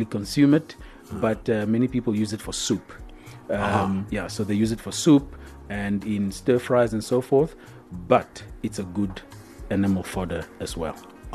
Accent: Oranjemund, ǁKaras, Namibia; I grew up in Oranjemund.

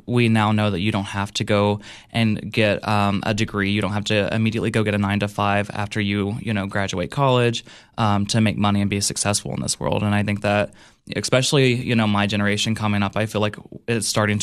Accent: Cookeville, Tennessee, United States; And as I got older, I love Cookville. I you know, absolutely love my hometown, which I do travel a lot, so I still, you know, get to see the world, but I love always coming back to Cookville.

